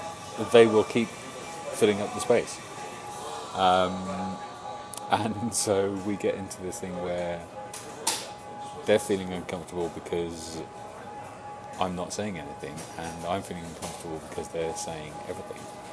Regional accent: England, United Kingdom; whether it's about me as an Englishman, a British person.

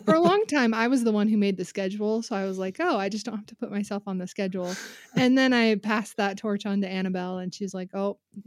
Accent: Columbus, Ohio, United States; born there; I was born in Columbus, Ohio, and well, not in a sketchy little apartment, in a hospital, but we lived in a sketchy little apartment. My dad was in optometry school at Ohio State.

